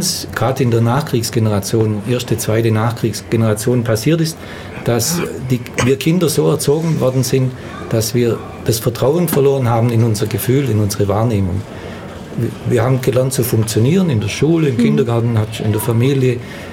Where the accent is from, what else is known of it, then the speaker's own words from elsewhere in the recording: Baden-Württemberg, Germany; Ich bin ja ein Schwabe und ein guter Schwabe